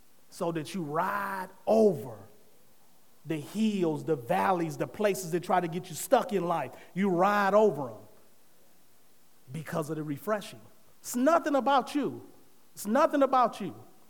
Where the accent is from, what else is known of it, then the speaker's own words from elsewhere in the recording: Michigan, United States; now in Georgia, United States; I ain't from Georgia. I'm a transplant from Michigan.